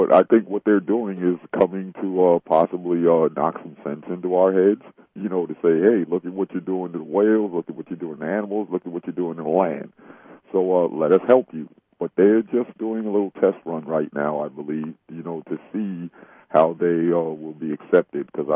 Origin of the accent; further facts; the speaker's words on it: New York, United States; Well, being a New Yorker myself, I think, you know, at this stage in the game, Patricia, I look at that as they possibly did the correct thing